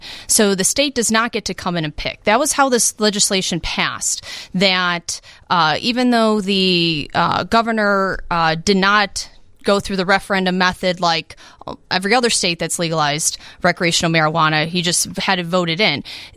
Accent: Naperville, Illinois, United States; When I was growing up in Naperville, what you saw in downtown Naperville was a lot of family shops

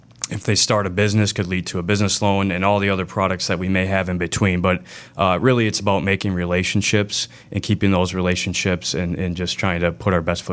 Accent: Beaver Dam, Wisconsin, United States; Yeah, so I'm actually born and raised in Beaver Dam and went to school at UW-La Crosse.

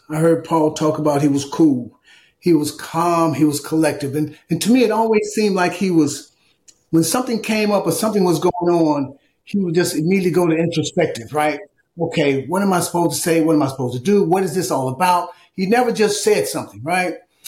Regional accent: Chicago, Illinois, United States; Junior and I met when we were in high school. East Chicago. I'm from Chicago.

